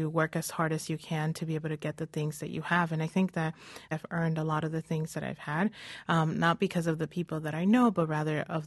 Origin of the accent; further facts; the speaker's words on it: United States; Just growing up in this country, I learned to also be competitive.